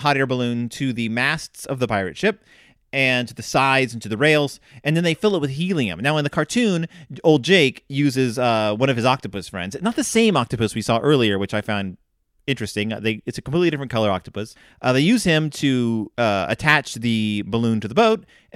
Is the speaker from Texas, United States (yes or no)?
yes; Texas, United States; When I was a kid, I grew up in Texas, and there was this huge problem with littering on the freeways.